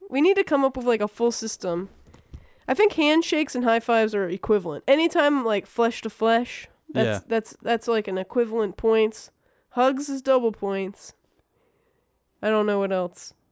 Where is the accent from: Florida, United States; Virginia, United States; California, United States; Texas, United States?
Virginia, United States; hey, I heard you went to William and Mary, I'm from Virginia, you know?